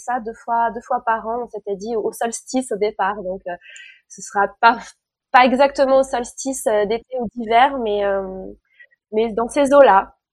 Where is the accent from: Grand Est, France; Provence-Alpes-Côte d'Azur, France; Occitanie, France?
Grand Est, France; mes champs natals, là d'où je viens, en Champagne-Ardenne, dans la Marne.